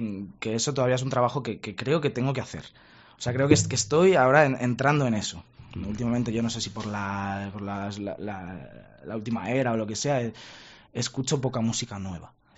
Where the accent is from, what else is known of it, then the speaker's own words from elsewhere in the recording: Toledo, Castilla-La Mancha, Spain; now in Madrid, Spain; Yo vengo de Toledo, pues de tocar en grupos por allí, a cuadros